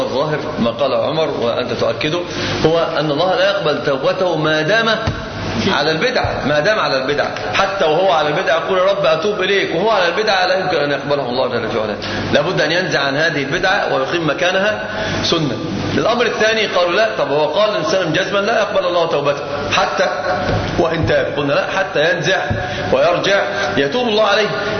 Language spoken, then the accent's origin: Arabic; Egypt; حتى عندنا في مصر دايما كانوا يخوفونا